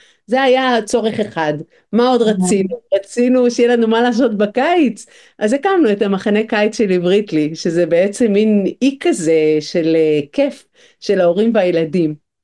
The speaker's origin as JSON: {"language": "Hebrew", "region": "Northern District", "country": "Israel", "tie": "born or raised there", "lives_now": "Barcelona, Spain", "said": "אני בת קיבוץ, אני מקיבוץ רמת הכובש, ואומרים שאפשר להוציא את … מהקיבוץ, אבל אי אפשר להוציא את הקיבוץ"}